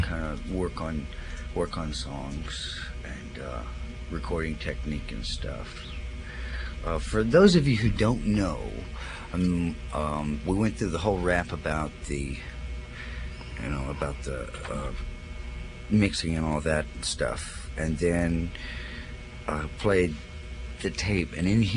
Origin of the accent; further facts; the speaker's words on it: Covington, Louisiana, United States; Yeah, I'm from Covington.